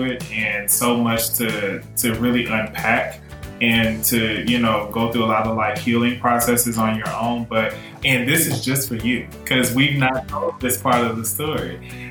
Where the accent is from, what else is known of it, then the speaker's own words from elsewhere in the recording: Louisiana, United States; Because we're from Louisiana and we have like French roots.